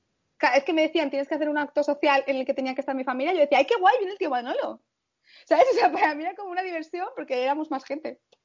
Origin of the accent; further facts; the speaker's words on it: Valencia, Valencian Community, Spain; bueno, nosotros somos de Valencia, entonces tenemos las Fallas